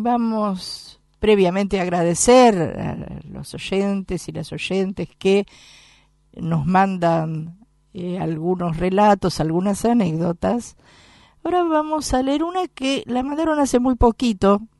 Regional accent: Mendoza, Argentina; Soy mendocina, y habiendo pertenecido a una familia trabajadora, pero muy pobre

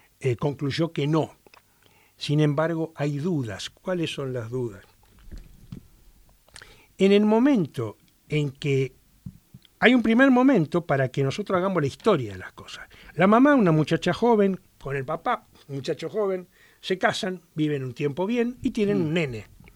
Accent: General Pico, La Pampa, Argentina; Voy a empezar con lo que pasa en mi pueblo, en General Pico, porque esto empezó en General Pico, luego se fue a Santa Rosa.

